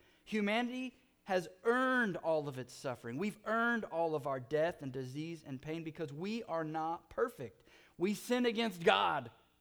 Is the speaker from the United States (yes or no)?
yes; California, United States; I'm from Southern California, and I've seen a lot of lowriders.